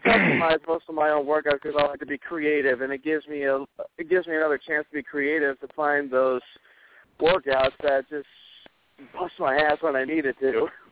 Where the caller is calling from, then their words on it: Capitola, California, United States; I'm coming in from Capitola, California.